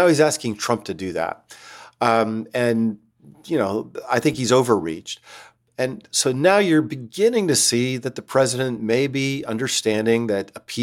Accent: United States; But as an American, I'm also embarrassed by that.

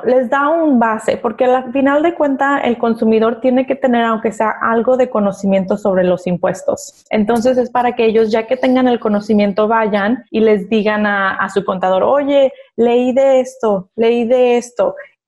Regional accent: Mexico; Así crecimos, así a lo mejor crecimos en México.

